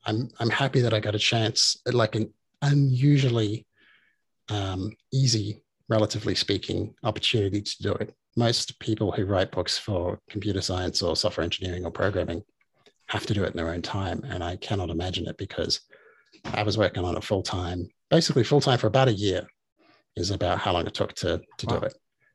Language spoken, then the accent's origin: English; Darwin, Northern Territory, Australia; also born or lived in Perth; I also did some work in Darwin, which is my hometown, a small city up the top of the middle of Australia